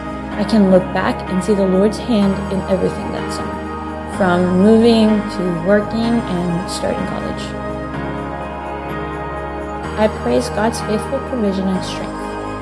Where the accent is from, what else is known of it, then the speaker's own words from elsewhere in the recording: Argentina; I am a missionary kid born and raised in Argentina.